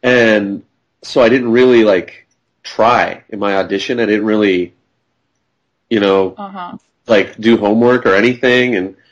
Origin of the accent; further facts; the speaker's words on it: Fargo, North Dakota, United States; I grew up in Fargo, North Dakota.